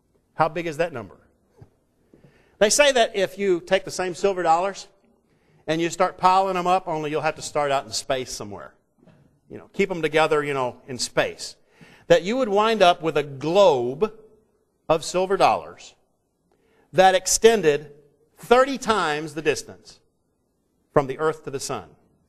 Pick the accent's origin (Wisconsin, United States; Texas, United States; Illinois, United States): Texas, United States; Now I'm from Texas. Texas is big.